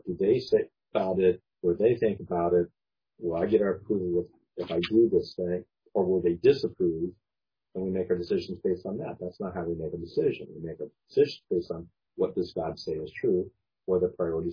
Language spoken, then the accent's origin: English; California, United States; since I'm from California?